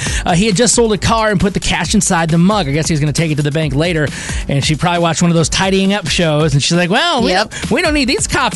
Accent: Michigan, United States; I always say I'm from Michigan. That's where I'm originally from.

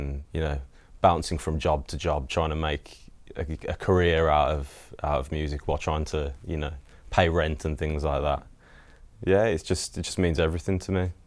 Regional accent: Birmingham, West Midlands, United Kingdom; So, yeah, I come from Birmingham.

